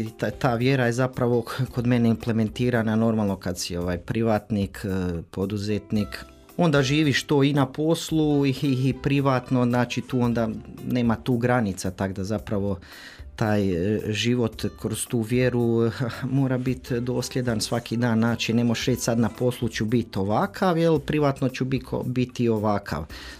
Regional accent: Donja Bistra, Zagreb County, Croatia; also born or lived in Slavonski Brod; now in Zagreb, Croatia; Rođen sam u Slavonskome Brodu 78. godine, onda je tata 86. doselio u Donju Bistru u Zagorje i tamo sam evo, odrastao, završio srednju školu

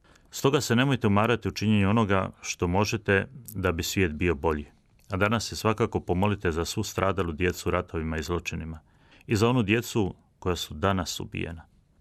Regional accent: Croatia; I kod nas u Hrvatskoj i po cijelom svijetu.

